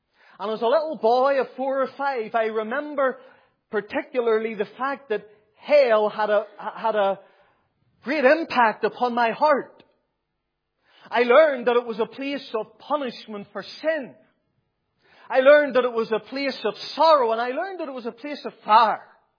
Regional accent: Newtownabbey, Northern Ireland, United Kingdom; people were city folk, but they had moved to the Newton Abbey area when my mother was a child, and I was brought up in the Carnmoney, Glengormley area of Newton Abbey

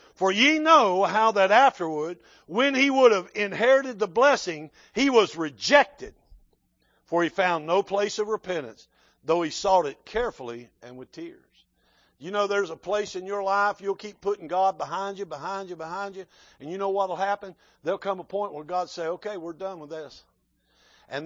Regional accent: Florida, United States; I was raised in South Florida. We didn't have an air conditioner in the house.

